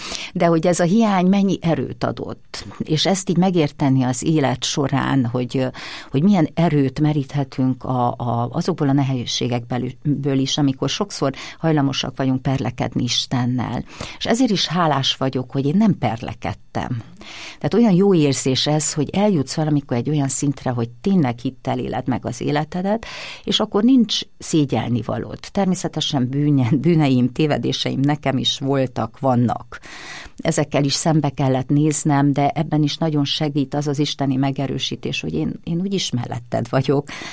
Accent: Hungary; Én egy nagyon, nagyon büszke vagyok én arra, hogy magyarnak születtem

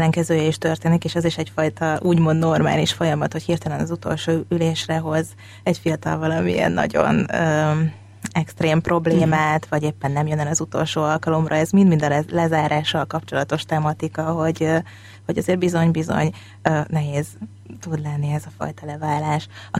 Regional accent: Bakonyszombathely, Komárom-Esztergom, Hungary; Azon a kis településen, ahol én felnőttem, a Bakonyban, Bakony-Szombathely nevezetű csodálatos kis faluban

